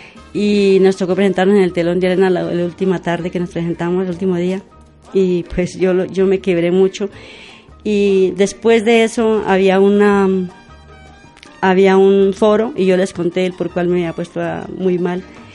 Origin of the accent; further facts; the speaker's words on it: Boyacá, Colombia; que llamamos en Boyacá porque soy de Boyacá y a mucho honor